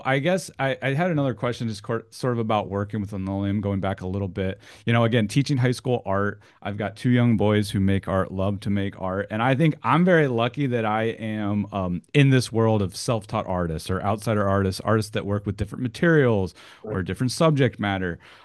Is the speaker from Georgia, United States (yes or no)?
no; Iowa, United States; I feel like, especially growing up in Iowa, you know, it's just like, it needs to look like this or it has to go like that.